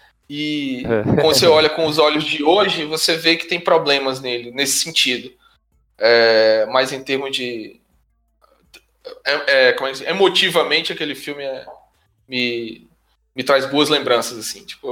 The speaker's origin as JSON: {"language": "Portuguese", "town": "Fortaleza", "region": "Ceará", "country": "Brazil", "tie": "born or raised there", "said": "gente lá de Fortaleza, que é a minha cidade natal, onde eu distribuía o fanzine"}